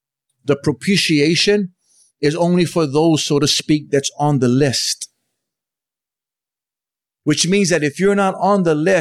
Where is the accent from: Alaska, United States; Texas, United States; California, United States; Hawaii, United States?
Hawaii, United States; I'm very proud of the fact that I'm Hawaiian. I got that cocoa in my veins. I love my Hawaiians.